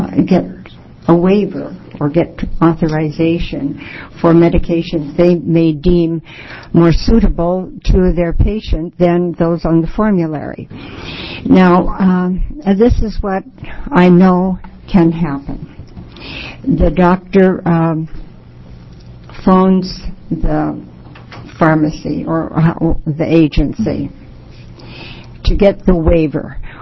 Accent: McMinnville, Oregon, United States; from McMinnville, Oregon, Yamhill County.

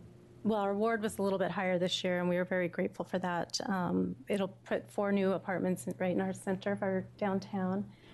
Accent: Klamath Falls, Oregon, United States; Chair Lively … from Klamath Falls, Oregon

